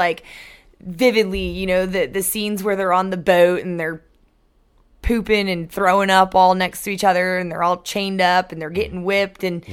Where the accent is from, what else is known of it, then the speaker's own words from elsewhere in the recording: Maryland, United States; I mean, I was born in Maryland. I grew up on the East Coast until I was like 9, and then I moved to the country. And I was the only white girl in an all-black school in Maryland.